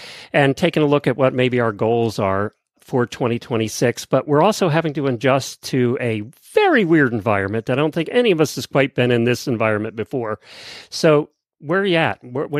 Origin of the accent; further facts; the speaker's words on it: Canada; Yeah, but … I should get that right, right? So, I mean, I'm Canadian-French.